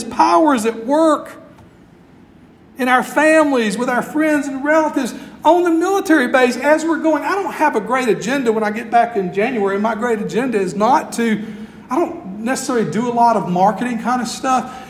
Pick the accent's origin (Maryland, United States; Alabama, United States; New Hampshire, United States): Alabama, United States; Bayou La Batre; This kind of comes clear to me growing up in Bayou LaBattery, Alabama, in a fishing village.